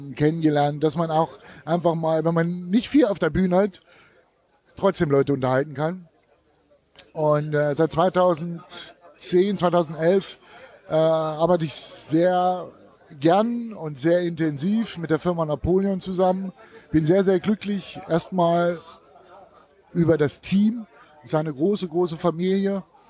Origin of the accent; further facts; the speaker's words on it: Thuringia, Germany; Ich habe angefangen 2003 als Thüringer, habe ich immer gedacht, ich kann grillen.